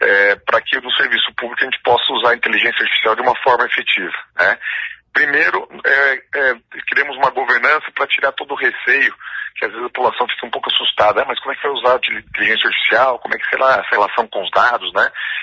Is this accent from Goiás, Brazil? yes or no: no; Pato Branco, Paraná, Brazil; also born or lived in Maringá; Eu sou filho de professor, sou nascido em Maringá, porque pouca gente sabe disso, né? Mas fui muito pequeno para Pato Branco.